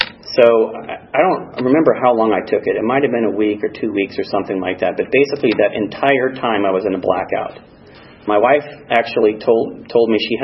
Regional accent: Alaska, United States; my stepfather that I grew up with in Alaska

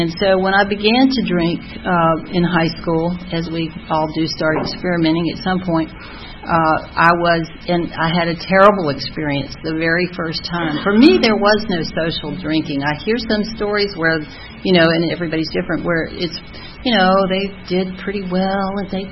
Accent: Jacksonville, Florida, United States; born there; And I was born in Florida in Jacksonville in 1948 into a seriously alcoholic family and home.

